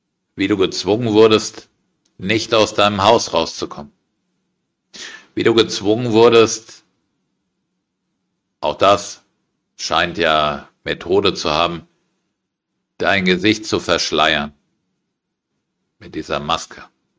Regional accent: Frankfurt, Hesse, Germany; Ich bin ja in Frankfurt aufgewachsen

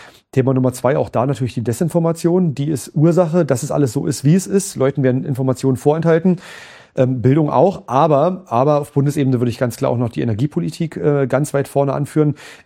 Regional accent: Tangermünde, Saxony-Anhalt, Germany; Ich bin auch im Stadtrat in Tangermünde bei mir, meine Heimat.

